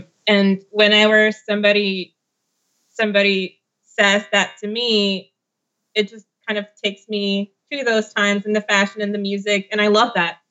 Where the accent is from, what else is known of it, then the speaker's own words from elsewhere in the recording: Slovenia; now in Los Angeles, United States; I come from Slovenia, and now I live in Los Angeles.